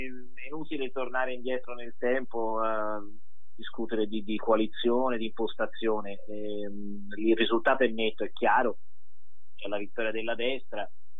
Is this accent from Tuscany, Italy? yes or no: yes; Florence, Tuscany, Italy; Da fiorentini sappiamo quanti valori universali di questa città possono anche dare stimolo